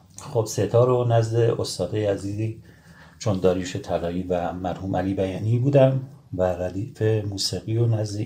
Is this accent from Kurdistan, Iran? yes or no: yes; Bijar, Kurdistan, Iran; born there; خب من زاده کردستانم، شهر بیجار.